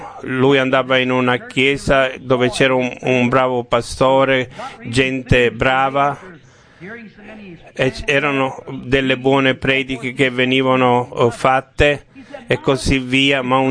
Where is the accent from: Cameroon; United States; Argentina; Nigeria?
United States; Kentucky; Italian is a second language; also born or lived in Indiana; Io vivevo in Indiana, ma sono nato a Kentucky. Era vicino al fiume Ohio e lì ho passato tanto tempo.